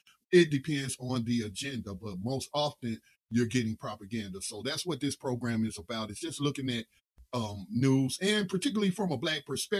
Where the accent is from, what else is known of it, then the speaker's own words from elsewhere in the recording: United States; So, you know, I'm American, so-called American through and through.